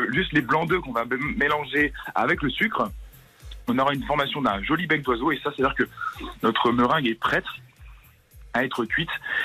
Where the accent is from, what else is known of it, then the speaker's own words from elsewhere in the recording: Bailleul, Hauts-de-France, France; je suis du Nord, je suis de Bailleul.